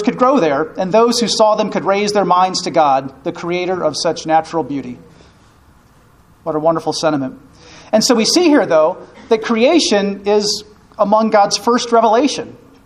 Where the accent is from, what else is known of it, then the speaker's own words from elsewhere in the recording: Canton, Ohio, United States; I grew up in Canton, Ohio.